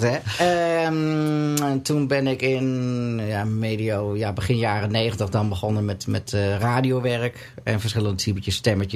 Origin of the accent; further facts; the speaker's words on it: Zutphen, Gelderland, Netherlands; Ik kom uit Zutphen.